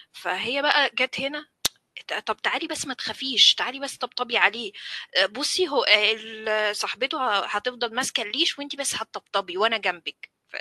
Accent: Egypt; احنا مثلا كان عندنا في مصر اللي هي موضوع القطط والكلاب اللي في الشوارع كتير

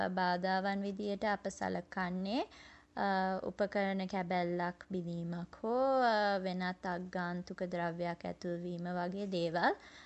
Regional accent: Colombo, Western Province, Sri Lanka; moved away as an adult; also born or lived in Australia; මම ඉපදුනේ ඕස්ට්‍රේලියාවේ. ප්‍රාථමික අධ්‍යාපනය ශ්‍රී ලංකාවේ කොළඹ සෙන්ට් රිචඩ්ස් කන්වෙන්ට් වල. ඉන් පසු මම කොළඹ ස්ටැෆර්ඩ් ඉන්ටර්නැෂනල් ස්කූල් එකේ තමයි ලන්ඩන් ඕලෙවල් සහ ඒලෙවල් කරේ.

